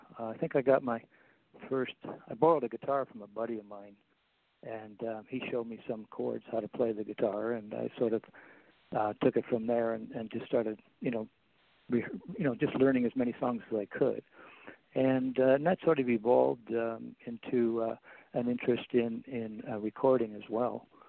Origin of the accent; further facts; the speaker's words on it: Toronto, Ontario, Canada; Well, I was born and raised in Toronto. I've lived here all my life.